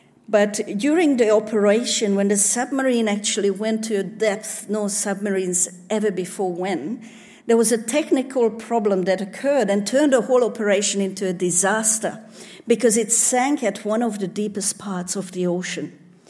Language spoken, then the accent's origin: English; Hungary; English is a second language; I wasn't born here. I come from Hungary, born under communism.